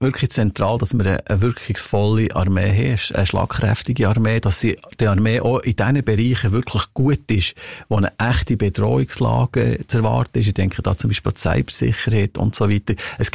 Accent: Bern, Switzerland; Ich glaube, die Werte, die wir bei uns im Berner Oberland haben, die habe ich verinnerlicht, selbstverständlich.

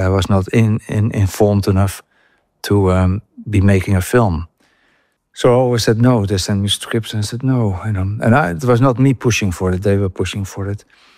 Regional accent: Netherlands; English is a second language; now in England; And it's so poor compared to where I came from Holland.

